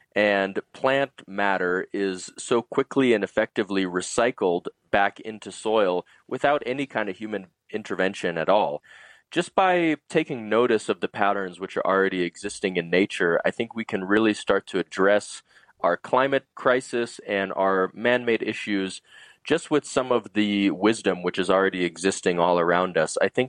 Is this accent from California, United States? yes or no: no; Boulder, Colorado, United States; I grew up in Boulder, Colorado, spending a lot of time in the Rocky Mountains as a kid